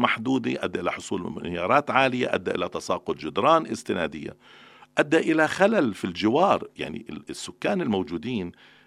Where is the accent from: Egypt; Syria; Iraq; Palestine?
Palestine; يجب ألا نكون نحن كفلسطينيين حقيقة نتعامل مع هاي المواضيع